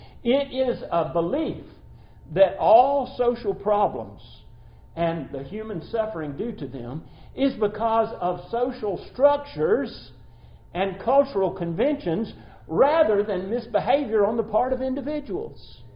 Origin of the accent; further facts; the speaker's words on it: Atlanta, Georgia, United States; born there; I was born in Atlanta, Georgia, in the midst of the Jim Crow years.